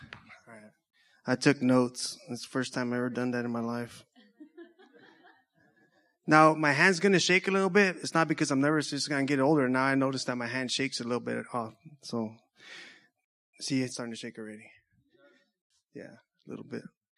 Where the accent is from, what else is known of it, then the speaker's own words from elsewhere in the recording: Orange Cove, California, United States; I'm from Orange Cove, and you know, God has been in my life, you know, early on. My brother and I, we used to go to, you know, we started out Catholic church, and I was an altar boy